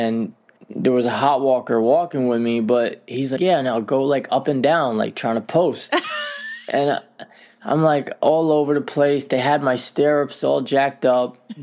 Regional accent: Newark, New Jersey, United States; I grew up in Newark and Harrison, New Jersey, and around that area, it's city-like, so I think the closest horses around us, probably an hour away.

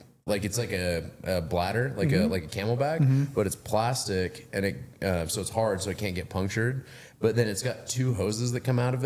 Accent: Baker City, Oregon, United States; Baker City, Oregon.

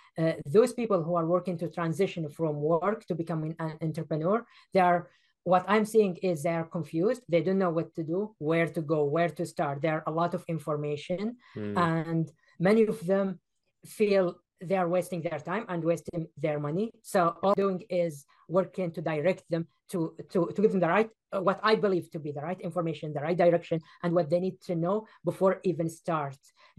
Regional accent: Saudi Arabia; So I'm from Saudi Arabia

